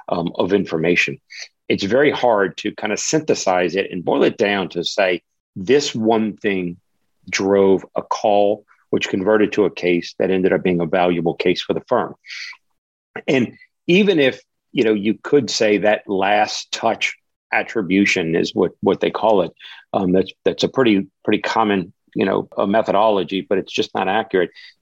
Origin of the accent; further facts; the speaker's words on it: New Orleans, Louisiana, United States; I'm from New Orleans, and I'm going to use the gumbo reference